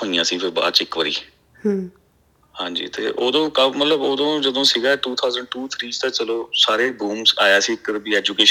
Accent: Ludhiana, Punjab, India; now in Sydney, Australia; ਪੰਜਾਬ ਤੋਂ ਜੀ, ਮੈਂ ਲੁਧਿਆਣੇ ਤੋਂ ਬਿਲੋਂਗ ਕਰਦਾ, ਮੇਰੀ ਫੈਮਿਲੀ ਪੇਰੈਂਟਸ ਉੱਥੇ ਨੇ, ਇੱਥੇ ਆਉਂਦੇ ਰਹਿੰਦੇ ਨੇ, ਪਰ ਬੇਸਿਕਲੀ ਲੁਧਿਆਣੇ ਤੋਂ, ਇੰਡੀਆ ਤੋਂ ਪਿੱਛੋਂ, ਤੇ ਉੱਥੋਂ ਮਤਲਬ ਇੱਥੋਂ ਬੇਸਿਕ ਸਿਡਨੀ ਤੋਂ

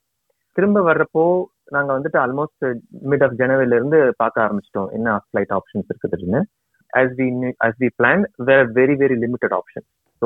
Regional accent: Madurai, Tamil Nadu, India; now in Singapore; என்னுடைய பூர்வீகம் மதுரை, என்னுடைய மனைவியோட பூர்வீகமும் மதுரை.

